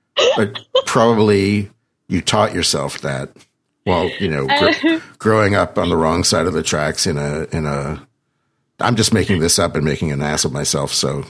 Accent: East of England, United Kingdom; I'm from Essex.

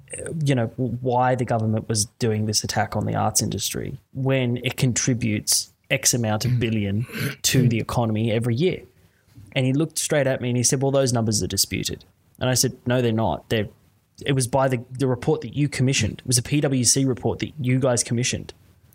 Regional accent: Australia; Now, I will say, as an Australian, welcome to our world, you know.

